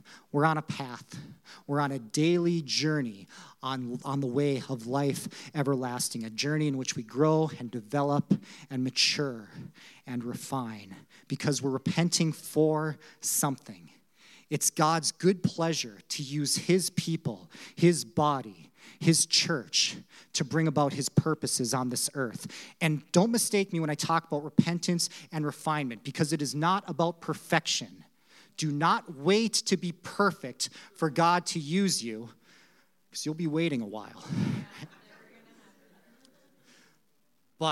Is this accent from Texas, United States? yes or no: no; Hibbing, Minnesota, United States; also born or lived in Virginia, Minnesota; This is my hometown. I was born in Hibbing, or not born in, I was actually born in Virginia. Shh, don't tell anyone. But I was raised in Hibbing, right?